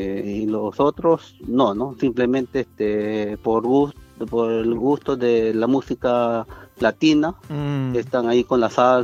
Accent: Peru; now in Japan; Somos dos peruanos en la orquesta, todos son japoneses.

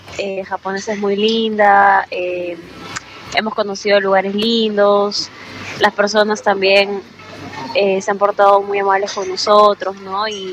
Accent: Lima, Peru; De Lima, yo soy de Lima.

